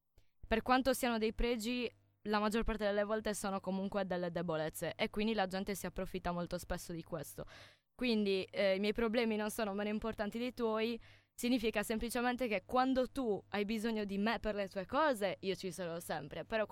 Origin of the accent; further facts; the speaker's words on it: Sardinia, Italy; la frase «io dura come una sarda» è, cioè, un elogio alla mia terra